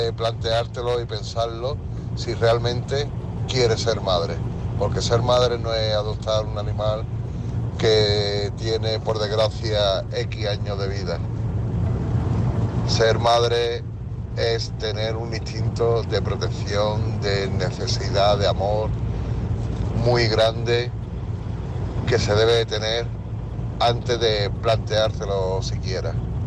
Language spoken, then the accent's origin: Spanish; Málaga, Andalusia, Spain; de Málaga, aquí en una unidad móvil.